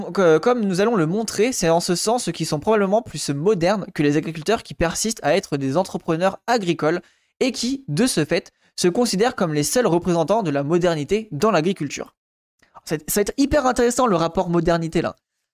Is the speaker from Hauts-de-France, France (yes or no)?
yes; Hauts-de-France, France; accent: Picard; j'ai eu mon accent a beaucoup diminué, mais quand j'étais en gros en Picardie et que je suis allé à Bruxelles, les gens me le voyaient tout de suite que j'étais un campagnard, tu vois.